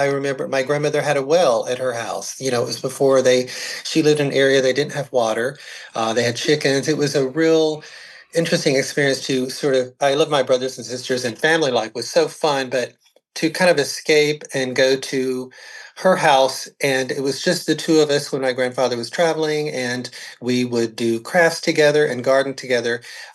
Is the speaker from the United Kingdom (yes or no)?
no; Georgia, United States; Well, I'm a Georgia native. I was born here in Georgia. I've lived here all my life.